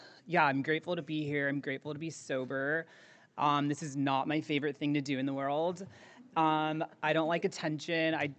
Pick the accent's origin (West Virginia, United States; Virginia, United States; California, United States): California, United States; San Diego; And yeah, I grew up here in San Diego